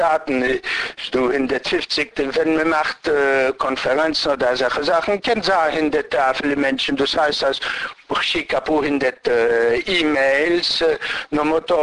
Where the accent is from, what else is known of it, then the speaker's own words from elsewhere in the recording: Dęblin, Lublin Voivodeship, Poland; born there; German is a second language; ich bin noch geboren in Polen, vor dem Krieg. Ich bin geboren in Juli 35.